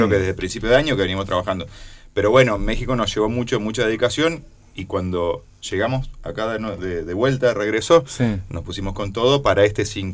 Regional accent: Viale, Entre Ríos, Argentina; Yo vivo en Paraná, pero nunca voy a dejar de ser de Viale. Yo voy a ser de Viale toda mi vida. Porque claro, me gusta, aparte de decirlo, que soy de Viale.

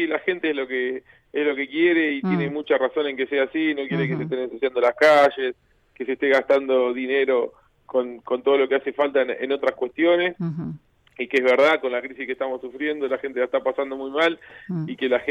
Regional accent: José C. Paz, Buenos Aires Province, Argentina; aparte nacido y criado acá en José Cepaz.

